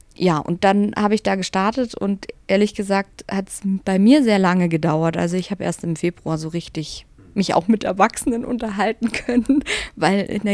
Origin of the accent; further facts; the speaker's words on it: Heilbad Heiligenstadt, Thuringia, Germany; Ja, also ich bin in Heilbad-Heiligenstadt aufgewachsen in Nordthüringen und komme aus einer großen Familie und habe 4 ältere Geschwister